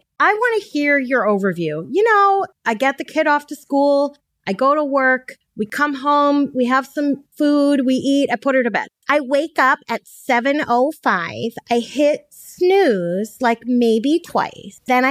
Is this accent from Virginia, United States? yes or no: no; Brooklyn, New York, United States; It's a Long Island thing. I'm from Brooklyn. What do you want?